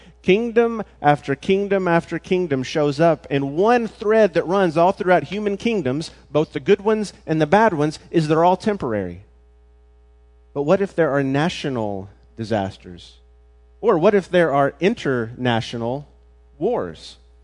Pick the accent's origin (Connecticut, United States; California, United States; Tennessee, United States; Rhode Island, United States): Tennessee, United States; Memphis; Growing up in Memphis, being on the New Madrid fault line, there was someone who predicted there was going to be an earthquake.